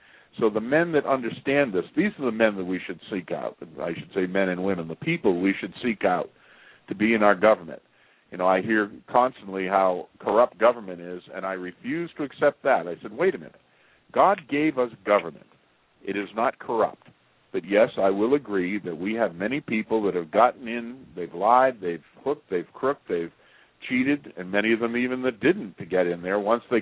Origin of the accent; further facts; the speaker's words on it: Massachusetts, United States; born there; I was born in Massachusetts. Massachusetts is a beautiful state.